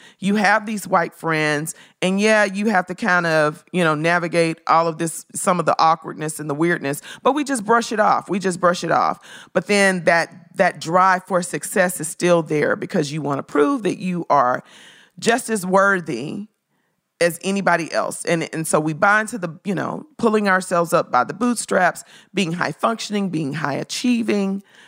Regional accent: Memphis, Tennessee, United States; My parents grew up picking cotton in the rural South. I'm from Memphis.

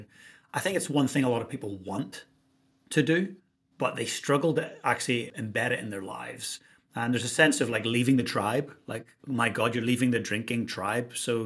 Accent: Northern Ireland, United Kingdom; It's kind of weird talking to an Irishman who doesn't drink, right? So I grew up in Northern Ireland and was drinking from about the age of 13, 14.

